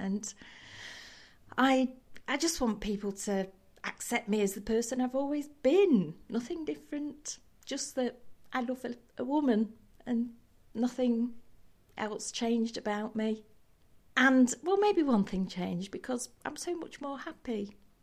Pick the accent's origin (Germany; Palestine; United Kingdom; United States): United Kingdom; Lincoln, East Midlands; also born or lived in Australia; I've been born and bred in Lincoln, although shortly after I was born, we emigrated to Australia for almost 3 years and then came back here to sunny old England. I've gone to school here, grown up here, and never really moved away apart from that.